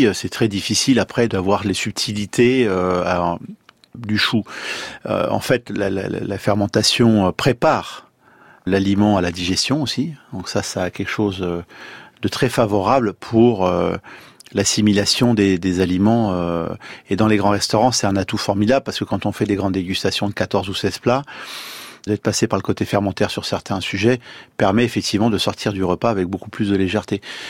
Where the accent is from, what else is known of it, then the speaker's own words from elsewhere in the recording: France; On est français et fiers de l'être.